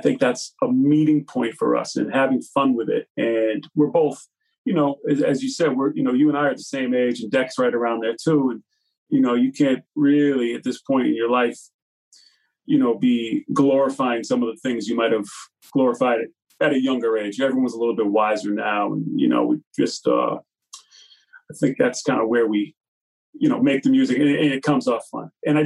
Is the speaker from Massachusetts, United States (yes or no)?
yes; Massachusetts, United States; and I grew up out here in Mass